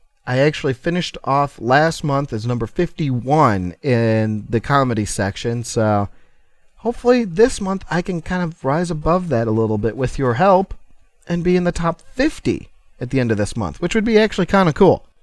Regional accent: Chicago, Illinois, United States; Of course, I'm from Chicago. You don't think I'm going to find a song about my city? Come on!

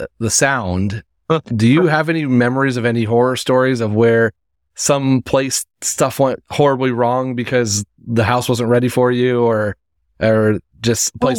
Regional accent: Indiana, United States; growing up in Indiana, I've seen a lot of touring Broadway

